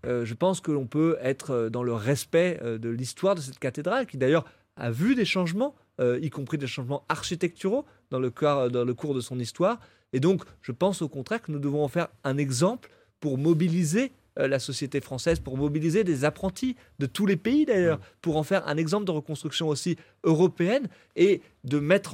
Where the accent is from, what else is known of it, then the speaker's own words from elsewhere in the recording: Paris, Île-de-France, France; Je suis parisien, comme tous, amoureux de cette cathédrale.